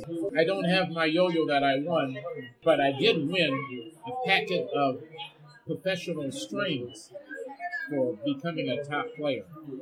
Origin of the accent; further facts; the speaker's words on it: Saint Paul, Minnesota, United States; I was born and raised in the Rondo neighborhood